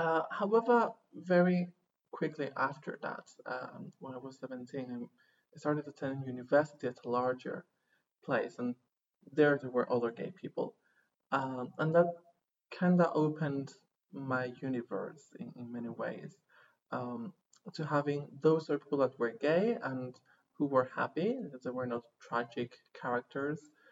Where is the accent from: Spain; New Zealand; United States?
Spain; northern Spain; Well, I was raised in Spain, in a very rural region of northern Spain.